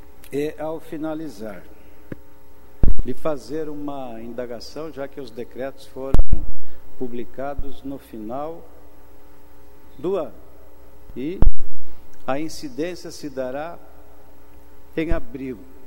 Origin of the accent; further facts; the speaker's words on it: Santa Catarina, Brazil; até porque somos catarinenses